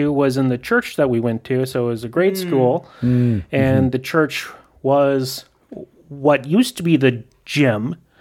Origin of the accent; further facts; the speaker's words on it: St. Cloud, Minnesota, United States; Yeah, Minnesota, St. Cloud area.